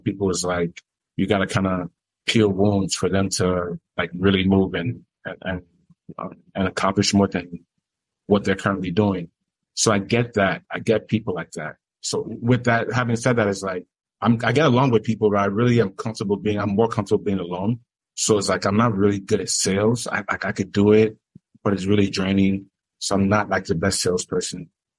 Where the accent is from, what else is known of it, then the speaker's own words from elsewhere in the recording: United States; now in Nigeria; Moved to Nigeria, got my Nigerian business school baptism of learning what Nigeria really is. Growing up in the States, you know, every time that we want to drink any like fizzy drink or we want to go to McDonald's